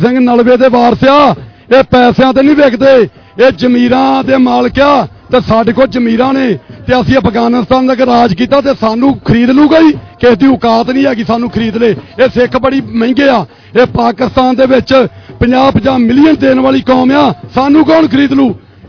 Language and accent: Punjabi; Punjab, India; ਮੈਂ ਪੰਜਾਬੀ ਵੀ ਹਾਂ ਤੇ ਸਿੱਖ ਹਾਂ, ਤੇ ਮੈਂ ਸਿੱਖਿਆ ਪੰਜਾਬ 'ਚ ਜੰਮਿਆ ਪਲਾ ਹੈ।